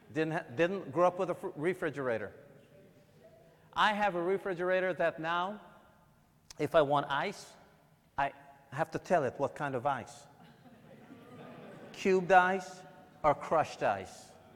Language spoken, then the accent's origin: English; Guyana; I was born in South America, in Guyana, the only English-speaking South American country. I grew up in a two-bedroom home with the nine of us.